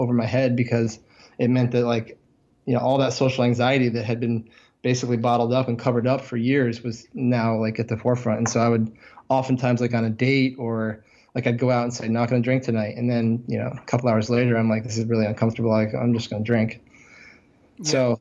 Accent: Vermont, United States; I grew up, I'm from Vermont, so I'm also from the Northeast.

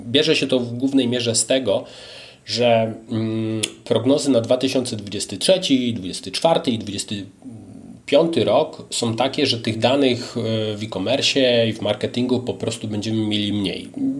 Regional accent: Poznań, Greater Poland Voivodeship, Poland; Ja jestem z Poznania.

